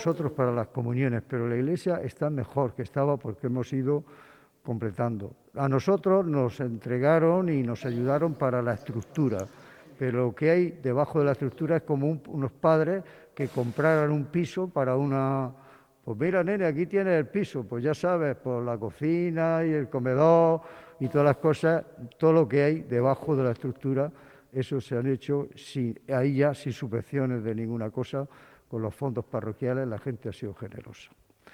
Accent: Puerto Lumbrera, Region of Murcia, Spain; Yo soy de Puerto Lumbrera y mi hermano se asustó y me dijo, vente aquí.

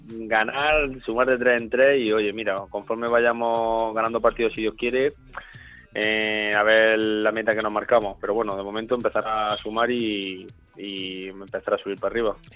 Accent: Region of Murcia, Spain; me gusta mucho mi tierra y estar allí en la zona y en algún equipo murciano siempre bonito

